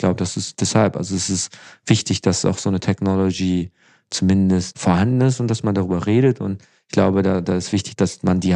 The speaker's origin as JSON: {"language": "German", "town": "Düsseldorf", "region": "North Rhine-Westphalia", "country": "Germany", "said": "Und ich komme aus Düsseldorf"}